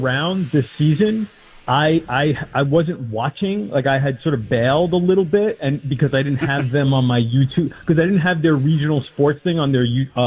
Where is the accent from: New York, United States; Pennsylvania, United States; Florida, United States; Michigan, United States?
New York, United States; New York City; You know, I grew up in Queens, and my father was an old-time New York Giants fan.